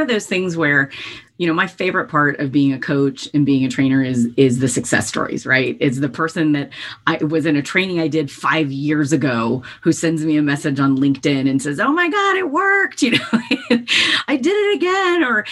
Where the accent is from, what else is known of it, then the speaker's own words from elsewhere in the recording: the South, United States; I was raised in the South, raised as a very, you know, Southern woman, which I love.